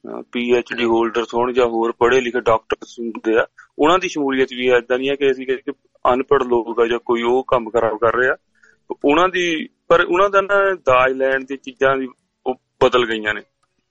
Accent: Punjab, India; ਚਲੋ ਅਸੀਂ ਪੰਜਾਬੀ ਹਾਂ, ਪੰਜਾਬੀ ਇੱਕੋ ਕੌਮ ਦੀ ਗੱਲ ਕਰ ਲਈਏ

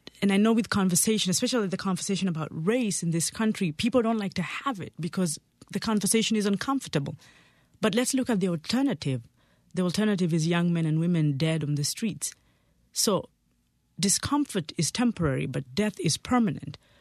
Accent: Kenya; now in United States; growing up in Kenya

